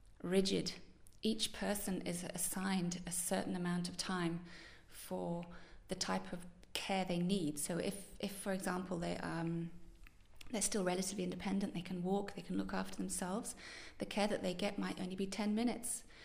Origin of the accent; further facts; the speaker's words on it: Yorkshire and the Humber, United Kingdom; born there; I was born in North Yorkshire, in the wild, wild west. Well, actually the wild, wild north. Sorry, just below Scotland.